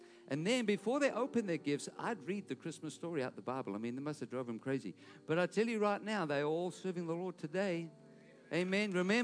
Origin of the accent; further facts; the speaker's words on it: South Africa; also born or lived in Detroit, Michigan; You know, in South Africa, where I grew up, I was born in Michigan, Detroit, but where I grew up in South Africa, and we pastored a church in Cape Town